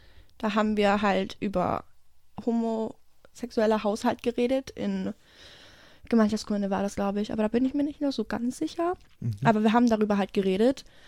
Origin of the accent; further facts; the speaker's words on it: Mössingen, Baden-Württemberg, Germany; Ich komme aus Mössingen ursprünglich